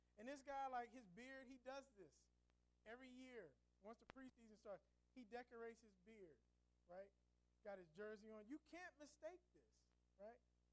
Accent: Cincinnati, Ohio, United States; I grew up in Cincinnati. I grew up loving the Reds.

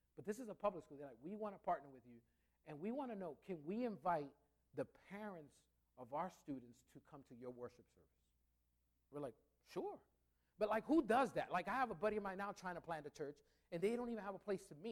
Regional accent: New York City, New York, United States; now in Delaware, United States; Growing up in New York City, leading church, a church in North Philly, and then moving to Delaware, like, I feel like God made me in such a way where, I mean, I'm from the city.

